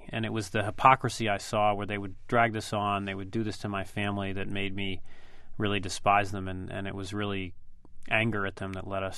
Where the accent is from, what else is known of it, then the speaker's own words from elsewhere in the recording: Pakistan; He apologizes to me as a Pakistani. He apologizes to me as a Pashtun.